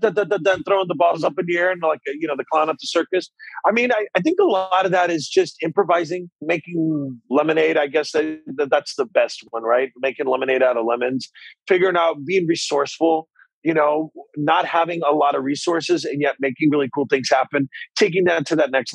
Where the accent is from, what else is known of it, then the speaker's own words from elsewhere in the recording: Chicago, Illinois, United States; I didn't want to do it in Chicago, my hometown, where I have all the resources and everything.